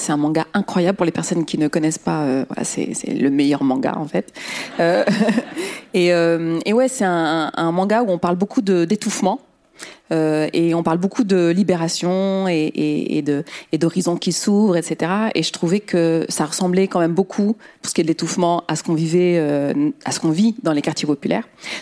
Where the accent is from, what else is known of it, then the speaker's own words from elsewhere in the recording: Rif, Morocco; Alors moi, je dis que c'est une spécialité du Rif parce que je suis du Rif.